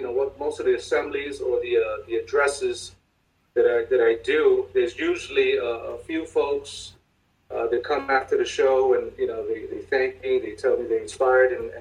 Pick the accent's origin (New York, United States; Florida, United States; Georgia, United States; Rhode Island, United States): New York, United States; Bronx; I had this totally distorted perception of what life was at this age growing up in the South Bronx.